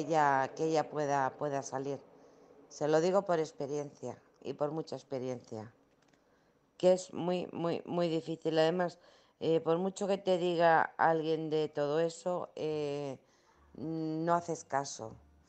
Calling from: Alcorcón, Community of Madrid, Spain; de Alcorcón.

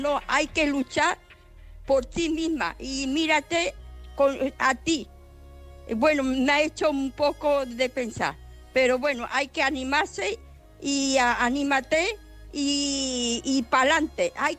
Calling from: Barcelona, Catalonia, Spain; de Barcelona. Y estoy divorciada.

